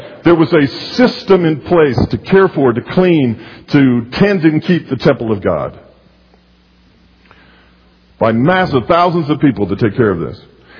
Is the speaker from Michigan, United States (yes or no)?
yes; Detroit, Michigan, United States; I grew up in Detroit as a young boy, and we would take field trips to the General Motors plant.